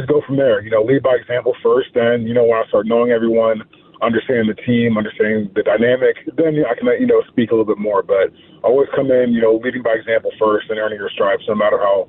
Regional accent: Coppell, Texas, United States; It's so exciting, you know, just growing up in Coppell and then having a career where I haven't played in Dallas since high school

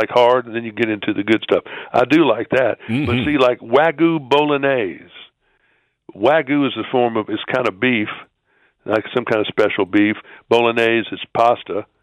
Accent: United States; I do love Paris, but I'm such an American.

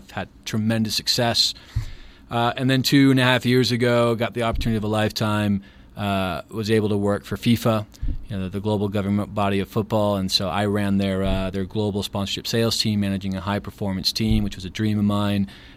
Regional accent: El Paso, Texas, United States; Yeah, so I grew up here in El Paso. I grew up on the west side of town.

